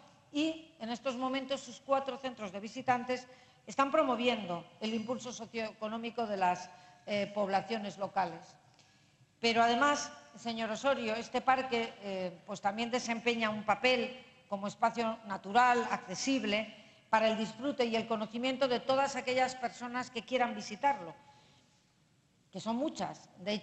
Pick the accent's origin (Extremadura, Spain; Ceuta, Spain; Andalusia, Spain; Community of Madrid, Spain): Community of Madrid, Spain; Y somos los madrileños, junto con el País Vasco y con Cataluña, las tres únicas comunidades autónomas donde se superan los 2.000 euros de coste salarial.